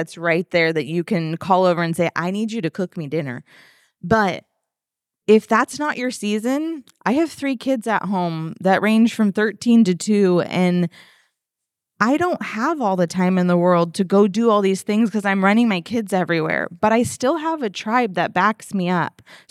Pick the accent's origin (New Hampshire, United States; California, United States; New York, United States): California, United States; San Diego; You guys, I'm not from Florida. I'm from San Diego. Your tribe looks different.